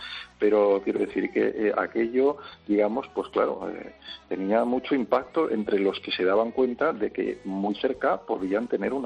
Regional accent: Spain; si en vez de españoles somos franceses o americanos, ya hemos hecho una película fantástica.

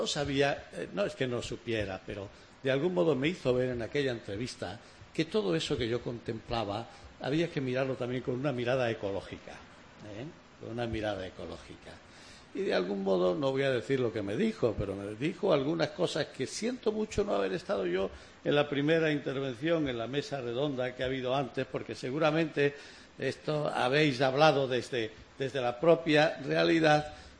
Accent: Olivenza, Extremadura, Spain; Y también en la tierra de la que yo soy, olivenza, que se llama justo así por los olivos. Y la Sierra de Alor, que a su falda está mi aldea, de la que yo soy

